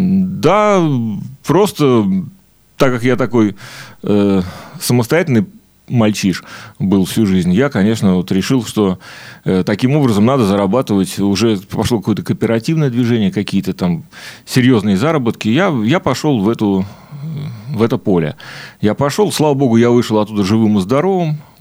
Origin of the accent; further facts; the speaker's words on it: Saint Petersburg, Russia; born there; Родился я в городе Герой Ленинград, в семье студентов. То есть моя мама училась в институте культуры, а папа в институте физкультуры.